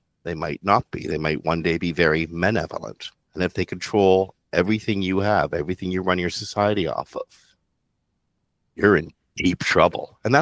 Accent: Canada; And I'm speaking as a Canadian.

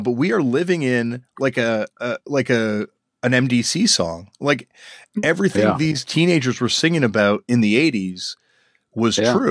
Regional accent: Canada; Yeah, no, even like I'm from Canada and where we are, it's

